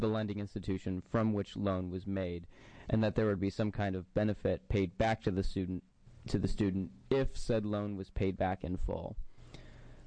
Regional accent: Bend, Oregon, United States; from Bend.

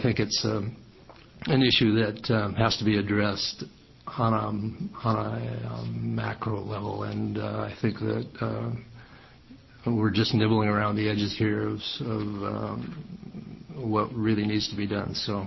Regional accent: Florence, Oregon, United States; I'm from Florence, Oregon.

